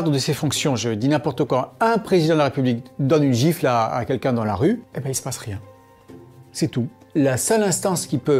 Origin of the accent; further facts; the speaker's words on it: France; Sauf que chez nous en France, on n'a pas un filtre. On a un bouchon.